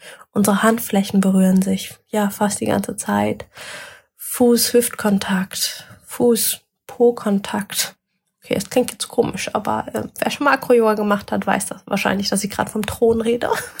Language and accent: German; Germany; wir als ja Deutsche, als Westler, wir leben einfach in einer Gesellschaft, die einfach in der Norm sehr, sehr berührungsarm ist.